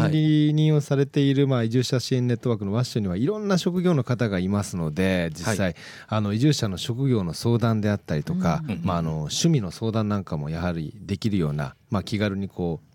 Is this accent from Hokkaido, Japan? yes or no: no; Joetsu, Niigata, Japan; この自分の生まれ故郷の上越市に何かもっといいことはできないだろうかっていうふうなことが考えるようになりまして